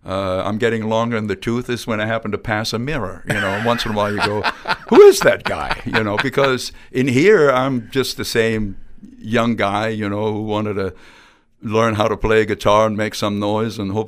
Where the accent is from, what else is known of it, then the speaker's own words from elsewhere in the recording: Germany; I was a kid growing up in West Germany. I came across American rock and roll on the Armed Forces Radio Network, heard things like